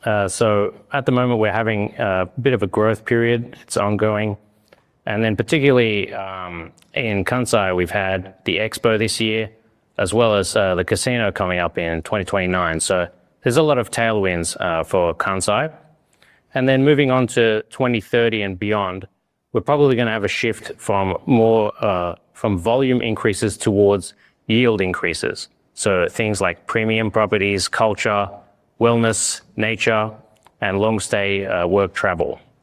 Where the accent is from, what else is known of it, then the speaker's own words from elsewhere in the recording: Australia; born there; moved away as an adult; I was born in Australia and I got a Japanese mother. I got a law degree and a finance degree and I moved to Japan in 2007, splitting half my time between Osaka and Kyoto.